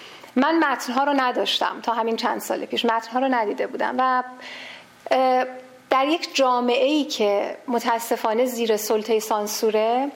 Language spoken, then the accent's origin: Persian; Iran; moved away as an adult; چون من خودم در ایران بزرگ شدم و ایران درس خوندم، مدرک گرفتم، همین چند ساله که آمدم بیرون